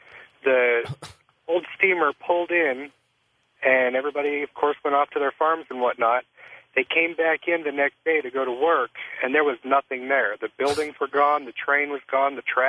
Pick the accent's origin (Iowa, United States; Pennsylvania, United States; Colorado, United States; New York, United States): Colorado, United States; now in Wichita, United States; I'm from Colorado originally